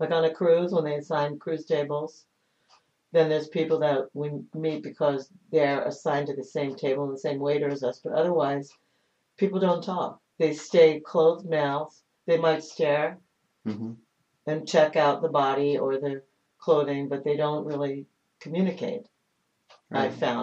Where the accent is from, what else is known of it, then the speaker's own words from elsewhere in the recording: New York, United States; I'm from New York, so I used to go to Long Beach and Jones Beach.